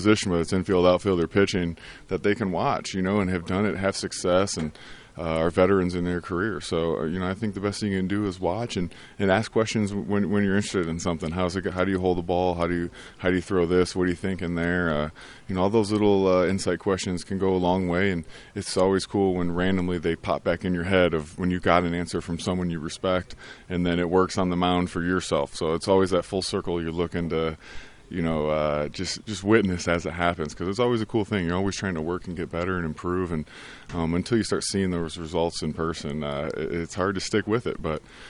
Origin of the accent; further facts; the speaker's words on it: Chicago, Illinois, United States; just because the point of view that you have as a fan growing up in Chicago about the Cubs.